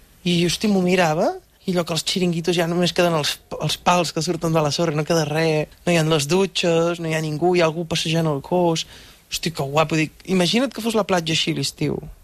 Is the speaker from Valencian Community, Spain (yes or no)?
no; Lleida, Catalonia, Spain; Mira que sóc de Lleida, que fot calor allà, eh?